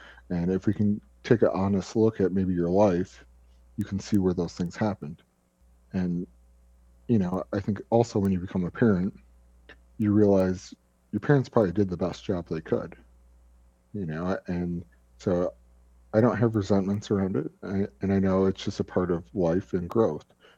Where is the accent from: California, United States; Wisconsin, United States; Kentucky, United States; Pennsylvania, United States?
Wisconsin, United States; Milwaukee; moved away as an adult; The environment I grew up in Milwaukee, Wisconsin, born and raised. I lived there until I was 31, until I came out to rehab.